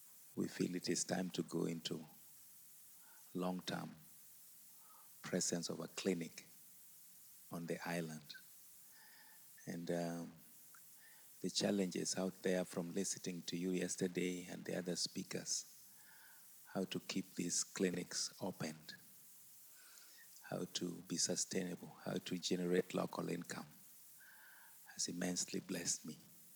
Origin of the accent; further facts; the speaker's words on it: Kenya; I'm from Kenya, across the lake. Entebbe, if you take a boat, you come to Mfangano Island, where I live and work.